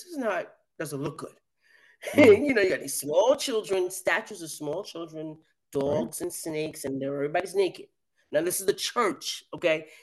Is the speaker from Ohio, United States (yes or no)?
no; New York, United States; So, of course, I'm from New York.